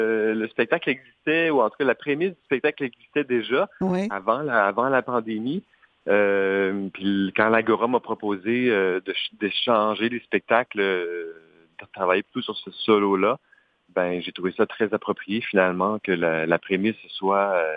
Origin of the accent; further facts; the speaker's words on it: Saskatoon, Saskatchewan, Canada; dans le théâtre communautaire de la ville où j'ai grandi, en Saskatchewan, à Saskatoon, le théâtre communautaire La Troupe du Jour.